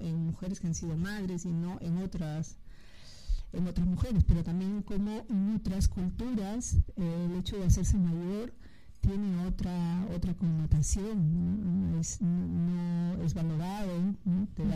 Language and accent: Spanish; Lima, Peru; now in Barcelona, Spain; yo soy de Lima